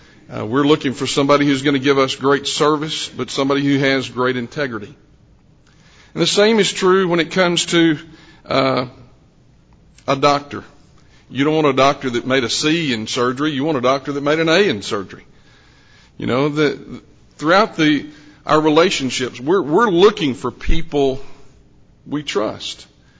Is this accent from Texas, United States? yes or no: no; Henderson, Tennessee, United States; I grew up in Henderson, Tennessee, and I love that school. Attended the Estes Church.